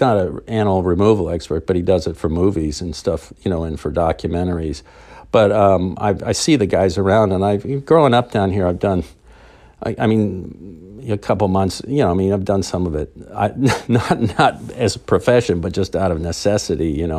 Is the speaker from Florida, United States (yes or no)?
yes; Florida, United States; just growing up in Florida, I always end up rooting for Mother Nature.